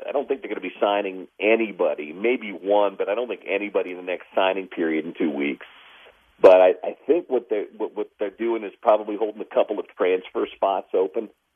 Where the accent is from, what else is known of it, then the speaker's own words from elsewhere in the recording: Kansas City, Missouri, United States; I grew up in Kansas City. We moved there when I was seven in 1977.